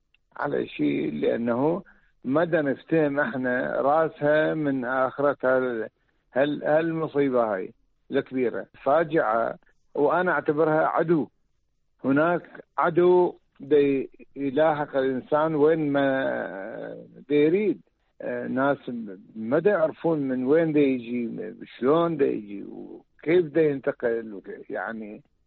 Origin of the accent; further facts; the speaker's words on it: Jordan; عندنا بالأردن حقيقة عملوا برنامج جدا جدا